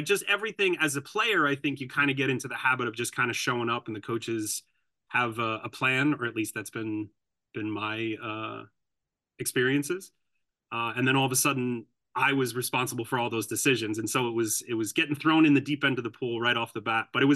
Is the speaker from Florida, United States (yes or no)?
no; North Bergen, New Jersey, United States; born there; So I was born in North Bergen, New Jersey, and grew up for the first 5 years of my life here in the same city I now live and teach in.